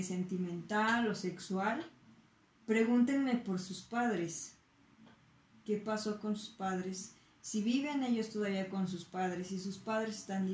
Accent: Mexico; como los mexicanos somos muy apegados a la mamá y a las abuelitas

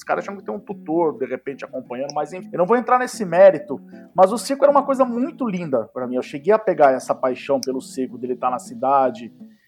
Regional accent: Águas de Lindóia, São Paulo, Brazil; eu venho de cidade do interior, eu cresci em Águas de Lindóia

